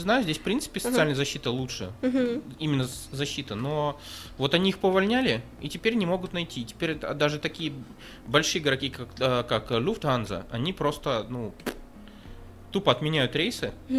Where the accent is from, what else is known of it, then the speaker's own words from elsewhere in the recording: Mannheim, Baden-Württemberg, Germany; Я такой сижу, я понимаю, что никто не знает, что мы из Мангайма, но я так сижу, и у меня ощущение, как будто все на нас пальцем показывают